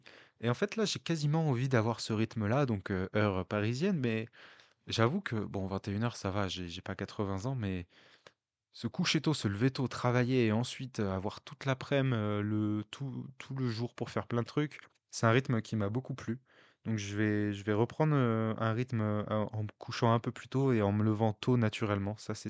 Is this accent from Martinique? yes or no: yes; Martinique; accent: Martiniquais; dans ma tête, c'est produit avec l'accent martiniquais. Donc je vous épargne mon accent martiniquais.